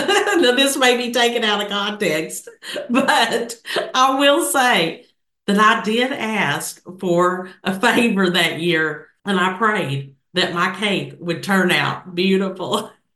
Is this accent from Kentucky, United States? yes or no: yes; Kentucky, United States; That's right, my home state.